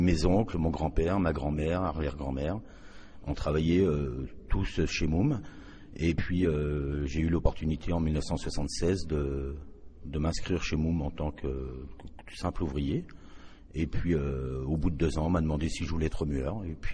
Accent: Grand Est, France; born there; Je suis né en Champagne, mais je ne suis pas né dans le Champagne

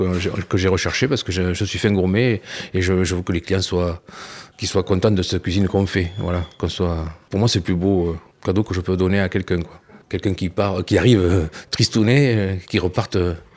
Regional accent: Sarlat, Nouvelle-Aquitaine, France; Je suis né à Sarlat. Moi, ouais, je suis un Sarladais, un pur Sarladais. Mes parents, mon père, il sort de Tagnès et ma mère est sortie de Saint-Laurent-la-Vallée.

